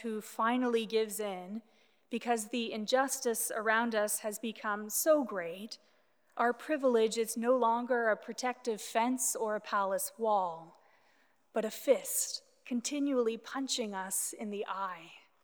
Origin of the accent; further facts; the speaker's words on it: Canada; It is my duty as a Canadian citizen to urge you to please exercise your right to vote.